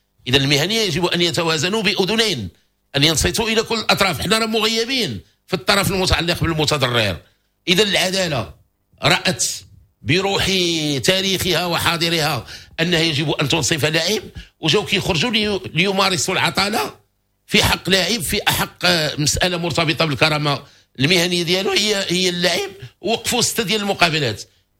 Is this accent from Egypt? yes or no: no; Morocco; وهذا اللي انتصرنا فيه احنا شخصيا كمغاربة أولا للقضاء المصري